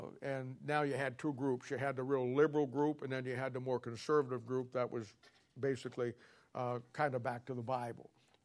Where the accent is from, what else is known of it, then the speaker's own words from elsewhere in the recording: Canton, Ohio, United States; I'm from Canton, Ohio, originally, and my pastor there was a guy by the name of Harold Henniger.